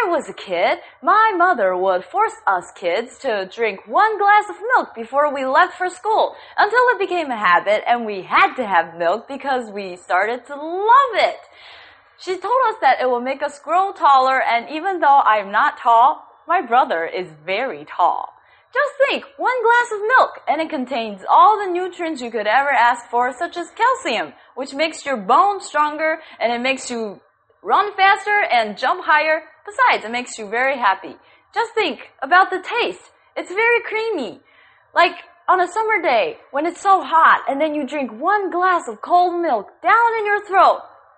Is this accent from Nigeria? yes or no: no; Taipei, Taiwan; English is a second language; I come from Taipei and I came to talk to you today about the good things about milk.